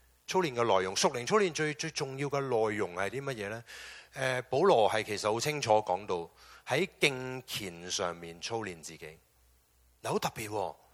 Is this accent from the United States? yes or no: yes; California, United States; 我是加州来的